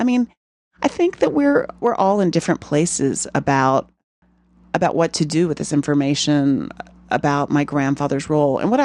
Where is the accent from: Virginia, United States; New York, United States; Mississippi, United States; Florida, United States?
Virginia, United States; Farmville; I grew up in Prince Edward County in Farmville, and I attended the Segregation Academy, Prince Edward Academy, that was founded in 1959